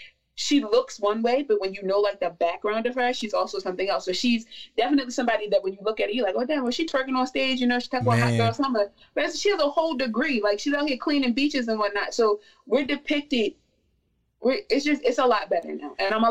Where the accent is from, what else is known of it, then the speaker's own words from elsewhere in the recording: Baltimore, Maryland, United States; And I'm from Baltimore, Maryland.